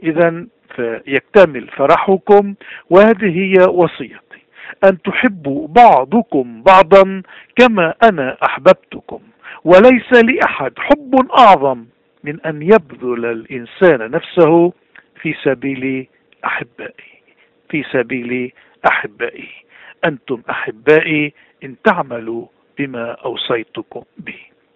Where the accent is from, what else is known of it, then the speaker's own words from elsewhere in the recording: Lebanon; كلبنانيين عايشين ببلاد الاغتراب، المطلوب منا مثل ما المطلوب من اللبناني وين ما كان موجود